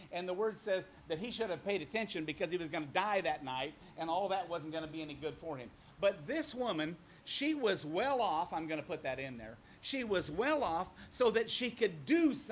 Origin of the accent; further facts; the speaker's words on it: Iowa, United States; But when I was raised in Iowa, and I never considered ourselves poor, but, you know, we didn't have a lot.